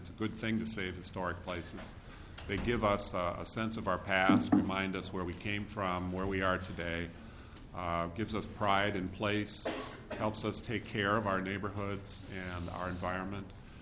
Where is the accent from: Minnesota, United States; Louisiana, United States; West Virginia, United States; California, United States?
Minnesota, United States; St. Paul; I'm from St. Paul.